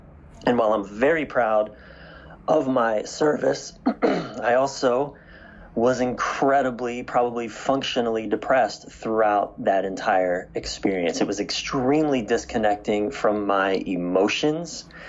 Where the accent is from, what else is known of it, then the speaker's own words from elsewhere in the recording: East Coast, United States; I was raised on the East Coast of the United States.